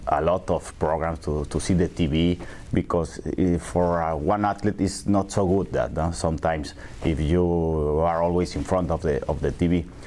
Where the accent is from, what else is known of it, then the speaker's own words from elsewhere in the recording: Coyoacán, Mexico City, Mexico; English is a second language; So I grew up in Coyoacán, and most of my time I spent in the center of Coyoacán.